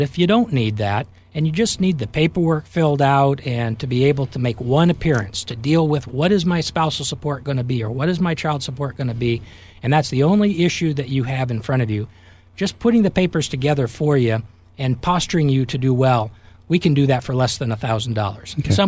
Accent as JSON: {"language": "English", "town": "Hanford", "region": "California", "country": "United States", "tie": "born or raised there", "said": "I grew up in Hanford, just south of Fresno"}